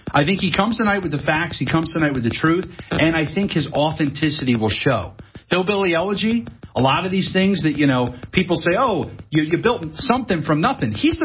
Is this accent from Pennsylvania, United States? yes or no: yes; Pennsylvania, United States; I come from the suburbs of Philadelphia. My hometown, there's a lot of great people.